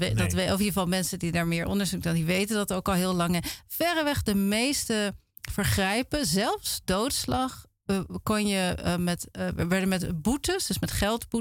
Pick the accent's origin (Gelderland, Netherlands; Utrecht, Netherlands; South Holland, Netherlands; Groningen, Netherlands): Utrecht, Netherlands; now in Amsterdam, Netherlands; Ik kom zelf uit Utrecht en ben in Amsterdam gaan studeren.